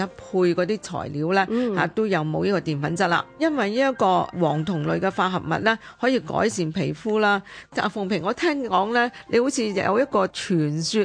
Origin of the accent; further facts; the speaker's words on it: China; 啲考古学家发现我哋中国人大约喺五六千年前已经用葛嘅茎咧